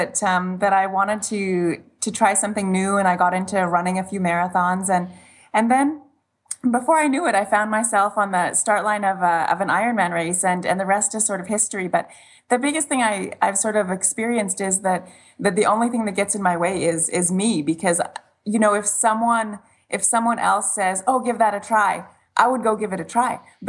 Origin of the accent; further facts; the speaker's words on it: Saskatchewan, Canada; now in Kelowna, Canada; I have 9 brothers and sisters, actually, and we grew up in Saskatchewan, lived on a farm